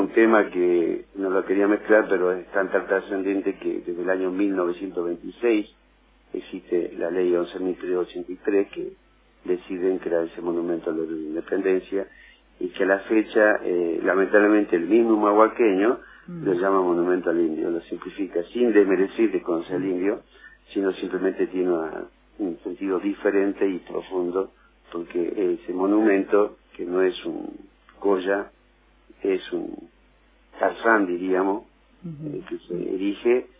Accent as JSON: {"language": "Spanish", "region": "Jujuy", "country": "Argentina", "said": "porque somos jujeños y porque somos argentinos."}